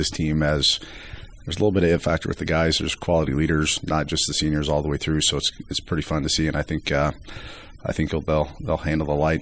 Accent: Iowa, United States; that game sticks out because I'm from Northeast Iowa and had my entire family there.

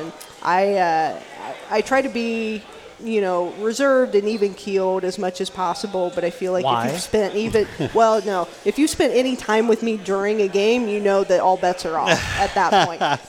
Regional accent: Indiana, United States; I'm from Indiana, so basketball, like, everybody plays basketball, right?

